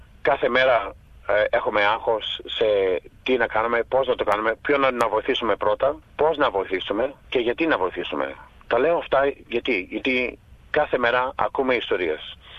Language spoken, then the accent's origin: Greek; Melbourne, Victoria, Australia; Μεγαλώσαμε στο Clifton Hill